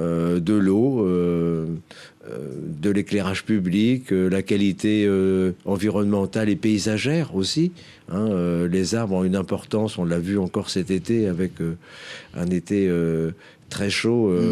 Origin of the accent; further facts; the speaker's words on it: Lyons-la-Forêt, Normandy, France; je suis natif de Lyon, je suis né à Lyons-la-Forêt. Mes parents étaient boulangers à Lyons-la-Forêt, mes grands-parents étaient boulangers aussi à Lyons-la-Forêt.